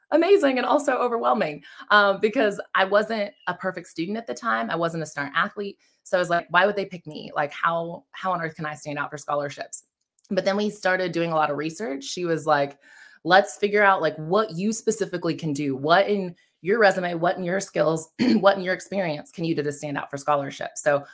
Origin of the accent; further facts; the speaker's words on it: Indiana, United States; now in Franklin, United States; I am from Nashville, Tennessee, actually a suburb just south, Franklin, Tennessee, originally from Indiana, and my mom is originally from Venezuela.